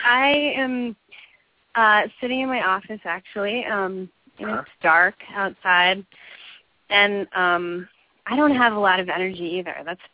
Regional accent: Midwest, United States; I mean, I'm from the Midwest, but yeah, I've been out here way too long, so it's all the negative has filtered in.

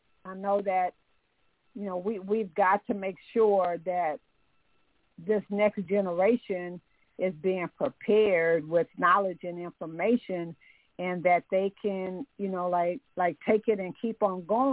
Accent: California, United States; so like I'm from California, and there's a Koreatown

